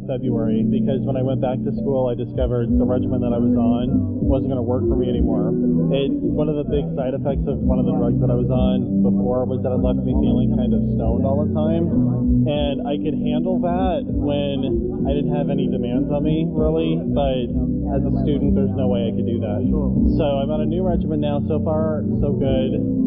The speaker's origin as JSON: {"language": "English", "town": "San Antonio", "region": "Texas", "country": "United States", "said": "But I'm from Texas, so this is still, it's not really hot until it gets into the triple digits."}